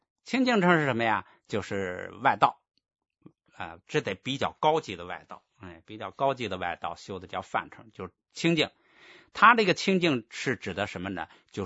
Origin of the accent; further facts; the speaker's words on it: China; 我们中国人不用分别这个字儿，因为我们不学字母